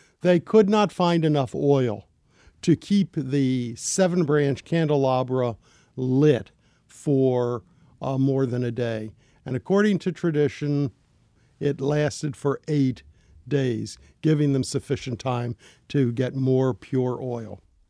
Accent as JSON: {"language": "English", "town": "Glen Burnie", "region": "Maryland", "country": "United States", "tie": "born or raised there", "said": "My home was a little town outside of Baltimore called Glen Burnie, between Baltimore and Annapolis. My grandparents settled there. To this day, the only Jewish family in Glen Burnie"}